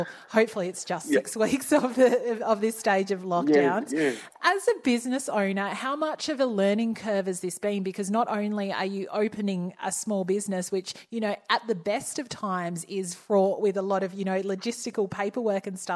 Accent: Tasmania, Australia; growing up in Tasmania, it was very hard to access any form of Samoan food

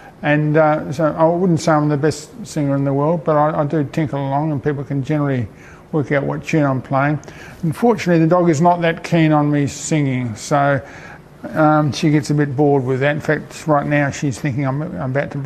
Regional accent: Manjimup, Western Australia, Australia; I'm originally from Manjimup, went away to work for 40 years, and I'm back again.

